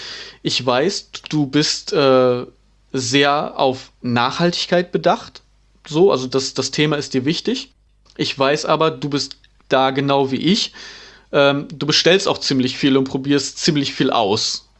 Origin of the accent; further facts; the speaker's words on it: Emden, Lower Saxony, Germany; Also ich komme aus Emden. Und da sieht es genauso aus.